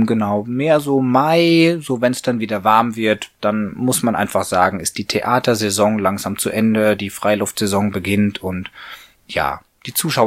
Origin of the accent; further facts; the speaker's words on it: Stockstadt, Bavaria, Germany; also born or lived in Aachen; aus Stockstadt, genau, bin hier aufgewachsen, war zwischendrin 10 Jahre in Aachen gewesen und wir sind vor 3 Jahren wieder nach Aschaffenburg gezogen.